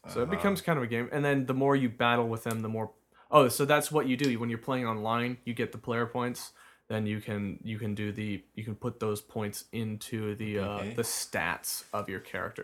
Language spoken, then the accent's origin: English; Iowa, United States; from Iowa.